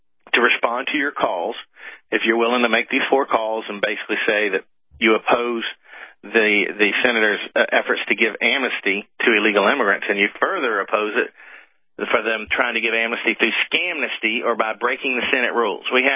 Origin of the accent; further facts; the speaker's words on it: North Carolina, United States; because in my home state of North Carolina, we have a long tradition of people who were once Democrats